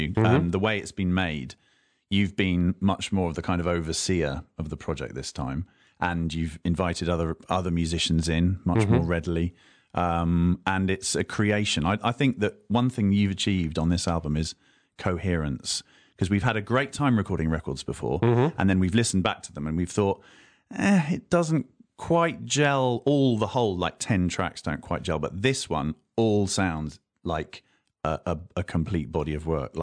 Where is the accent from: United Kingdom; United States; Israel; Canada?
United Kingdom; So, you know, but we're British. We know what bad weather is.